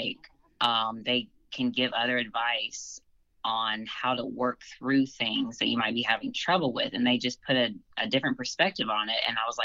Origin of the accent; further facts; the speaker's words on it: Nashville, Tennessee, United States; a pro bikini show here in Nashville, Tennessee